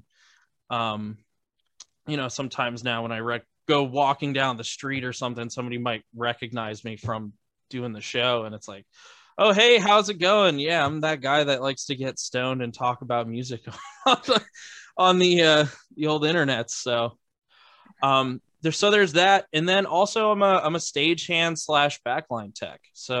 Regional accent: Daytona Beach, Florida, United States; here in my hometown of Daytona Beach, Florida

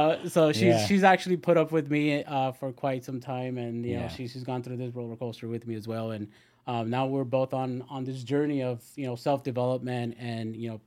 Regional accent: Los Angeles, California, United States; I'm from the San Fernando Valley, born and raised in L.A., you know, kind of love my roots in, yeah, in the San Fernando Valley. It's hot, but I love it out there.

